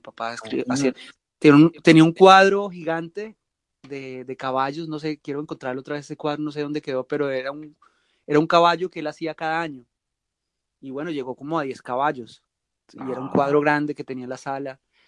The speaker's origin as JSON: {"language": "Spanish", "region": "Tolima", "country": "Colombia", "said": "usted sabe cómo somos los tolimenses"}